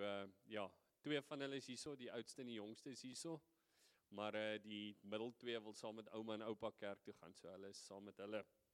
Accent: Western Cape, South Africa; now in Boston, United States; ons is daar van die Kaap, ons bly in Boston, Willa

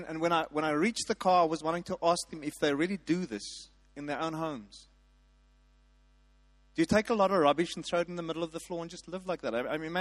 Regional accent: South Africa; There's something rotten about being South African. I'm patriotic. I love the country.

